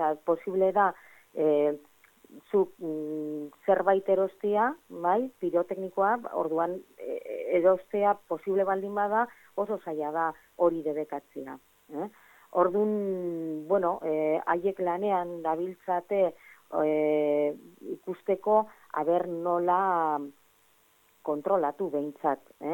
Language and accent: Basque; Trintxerpe, Basque Country, Spain; born there; ni printzerpen jaio nintzen, bai?